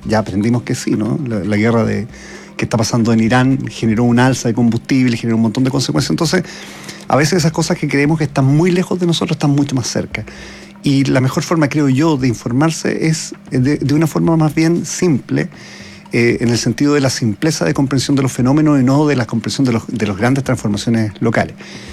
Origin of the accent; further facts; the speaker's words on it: Osorno, Los Lagos, Chile; Yo también, no tan austral, pero también vengo